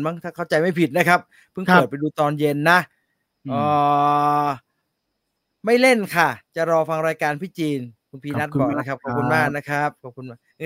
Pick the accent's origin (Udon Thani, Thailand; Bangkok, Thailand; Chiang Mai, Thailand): Chiang Mai, Thailand; คนเล่นผมมาจากเชียงใหม่ผมเพิ่งรู้ตอนเมื่อก่อนอยู่เชียงใหม่ก็เล่นเสร็จตอนเย็นๆนั่นแหละ